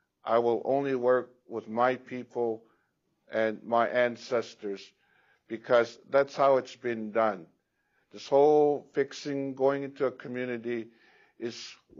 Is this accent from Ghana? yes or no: yes; Ghana; now in Canada; I'm from Ghana.